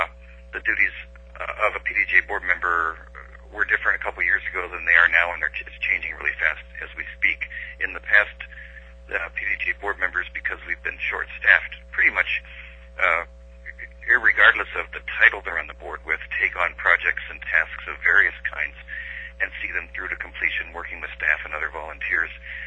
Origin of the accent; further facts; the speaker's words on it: East Liverpool, Ohio, United States; also born or lived in Chester; now in Ann Arbor, United States; I am from Ann Arbor, Michigan, although I was born in Chester, West Virginia, and raised in East Liverpool, Ohio.